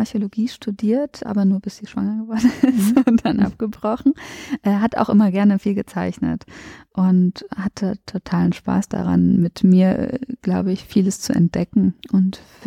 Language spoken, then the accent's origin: German; Eifel, Germany; Ich bin ja in der Eifel aufgewachsen. Also nachdem wir dann aus den WGs mit diesem anderen Kind ausgezogen sind, sind wir zurück in die Eifel, in das Heimatdorf meiner Mutter.